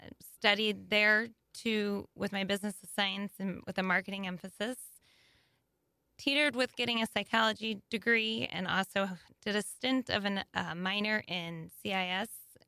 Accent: St. Louis, Missouri, United States; So born and raised in St. Louis, grew up in the South County area.

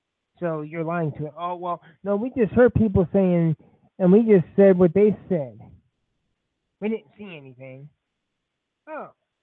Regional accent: Canada; like I'm a Canadian

